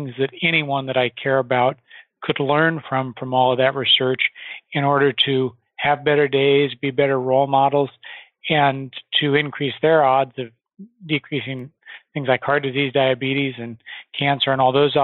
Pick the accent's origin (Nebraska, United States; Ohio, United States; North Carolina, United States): Nebraska, United States; now 43 years old for context, and when I was 16 years old, kind of growing up, normal childhood, I grew up in Nebraska in the middle of the country